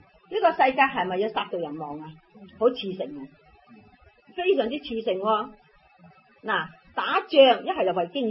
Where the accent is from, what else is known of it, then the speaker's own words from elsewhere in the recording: China; 嗰啲英国佬偷晒我哋中国人啊